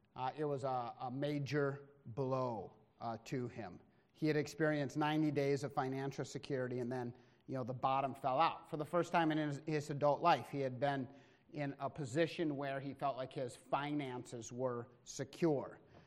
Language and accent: English; United States; I'm an American.